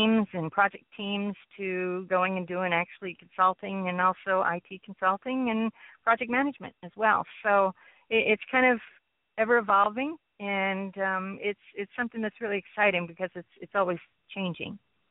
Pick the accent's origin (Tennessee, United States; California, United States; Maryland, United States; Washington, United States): Maryland, United States; Baltimore; moved away as an adult; now in Dallas, United States; I'm not a Dallas native. I'm originally from the Northeast. I'm a native of Baltimore, actually. And back in the 90s, I migrated here